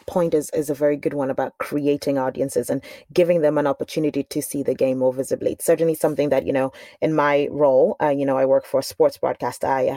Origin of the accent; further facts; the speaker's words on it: Zambia; from a young age, you know, I came from Zambia